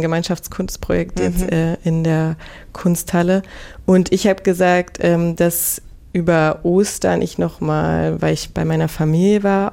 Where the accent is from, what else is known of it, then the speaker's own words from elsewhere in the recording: West Germany, Germany; aus Magdeburg und ich bin aber im Westen aufgewachsen, meine Mama ist dann auch in den Westen gezogen